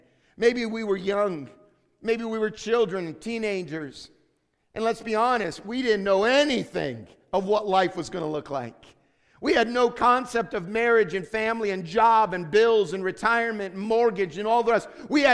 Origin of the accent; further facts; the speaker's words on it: United States; There's no quit in me. I'm American after all.